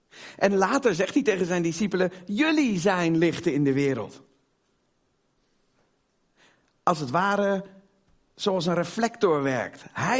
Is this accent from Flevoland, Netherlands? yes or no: yes; Almere, Flevoland, Netherlands; Ik kom uit Almere.